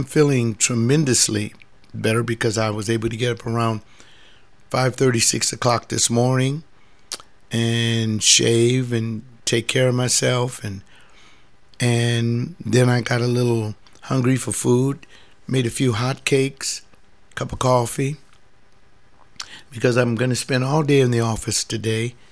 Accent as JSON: {"language": "English", "town": "Los Angeles", "region": "California", "country": "United States", "tie": "born or raised there", "said": "after I had survived growing up in Los Angeles, going to the Los Angeles junior high schools and high schools, and not getting shot, stabbed, or threatened."}